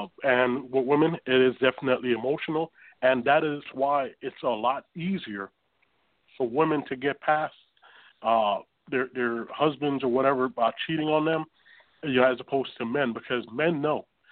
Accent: Jamaica; born there; I'm Jamaican born, and we have a saying

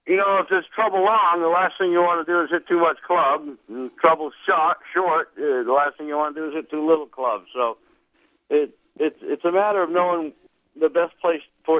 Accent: Maine, United States; I was working as a golf pro in a club back near where I grew up in Maine.

